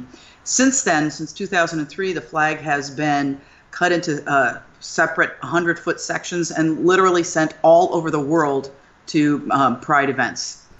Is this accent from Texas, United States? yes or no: no; New York, United States; now in Key West, United States; Yeah, I grew up in Western New York, and I moved here from New York City.